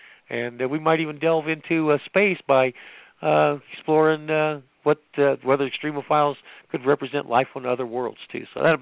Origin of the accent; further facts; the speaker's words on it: New Mexico, United States; Since I'm from New Mexico, I was a foreign member, our foreign visitor.